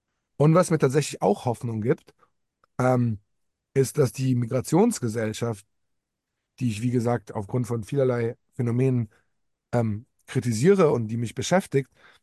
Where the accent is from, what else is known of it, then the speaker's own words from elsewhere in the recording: Poland; Also ich glaube, es wird am Ende vergleichbar mit den USA oder auch meiner Heimat Polen zwei Pole geben.